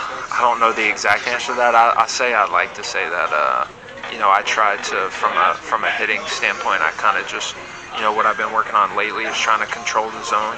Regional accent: Georgia, United States; now in Washington, United States; I'm from Georgia.

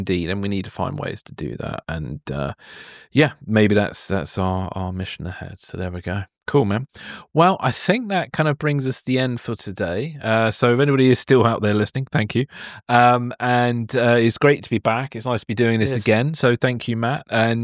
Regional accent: Guildford, South East England, United Kingdom; I'm running an introduction to podcasting course on the 22nd of September in my hometown of Guildford.

